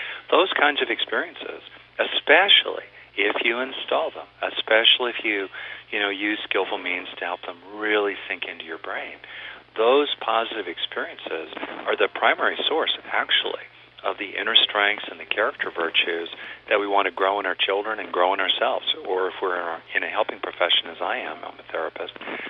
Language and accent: English; California, United States; I grew up in California, all right